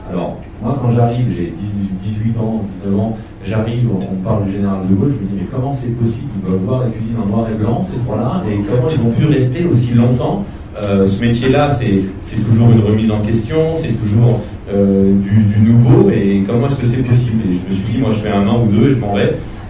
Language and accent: French; Paris, Île-de-France, France; je suis avant tout parisien. Je suis natif de Paris. Je suis très fier d'être né à Paris.